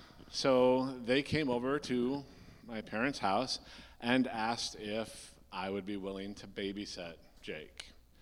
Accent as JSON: {"language": "English", "town": "Downs", "region": "Illinois", "country": "United States", "tie": "born or raised there", "said": "I grew up just outside of Bloomington Normal in a small bucolic town called Downs. Oh, I correct myself, I'm sorry. A small bucolic village called Downs. We were not big enough to be a town."}